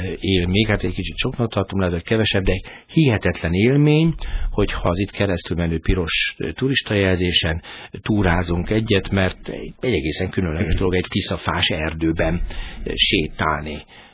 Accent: Márkó, Veszprém County, Hungary; én Márkorról származom, tehát sváb ivadék vagyok

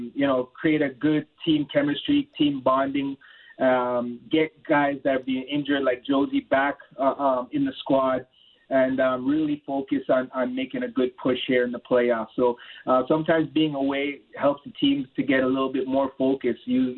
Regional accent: Ontario, Canada; playing all levels of my development here in Ontario and playing for the national team

